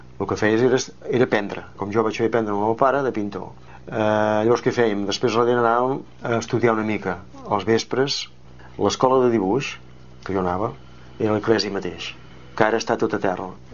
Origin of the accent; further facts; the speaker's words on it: Sant Feliu, Catalonia, Spain; Jo sóc de Sant Feliu, vaig néixer aquí, he nascut aquí mateix.